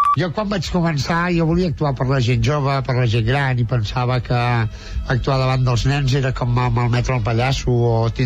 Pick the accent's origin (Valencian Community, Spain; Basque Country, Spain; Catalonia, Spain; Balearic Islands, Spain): Catalonia, Spain; Barcelona; Jo que sóc de Sarrià, no?